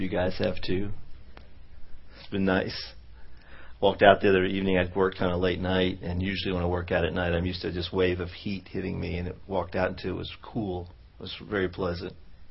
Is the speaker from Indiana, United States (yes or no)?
no; Dallas, Texas, United States; You know, I grew up in Dallas, went to Lake Hans High School, and then I went to SMU.